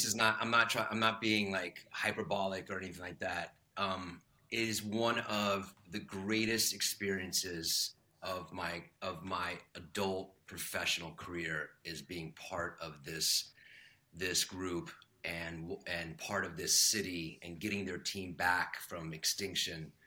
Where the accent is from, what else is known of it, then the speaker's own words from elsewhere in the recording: Italy; You know, I grew up in Italy, so I was such a fan of Serie A in its heyday